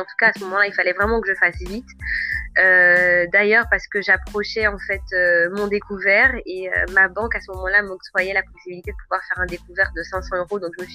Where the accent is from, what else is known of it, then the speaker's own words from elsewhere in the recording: Morne-à-l'Eau, Guadeloupe; also born or lived in Paris; je suis de Mornalo. Pardon, je suis mornalienne. Donc je suis âgée de 27 ans. Donc alors j'ai effectué. Alors j'étais scolarisée donc en Guadeloupe.